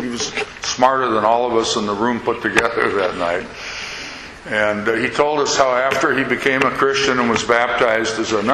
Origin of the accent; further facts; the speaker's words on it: Minneapolis, Minnesota, United States; But I grew up in Minneapolis. Up there, everybody's Lutheran. And so I grew up in a Lutheran church just two blocks from my house.